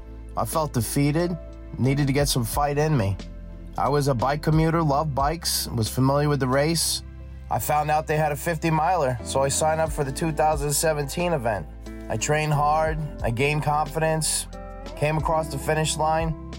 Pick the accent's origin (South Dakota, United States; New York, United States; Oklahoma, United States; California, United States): Oklahoma, United States; Tulsa; Hey, how you doing? … I'm from Tulsa, Oklahoma.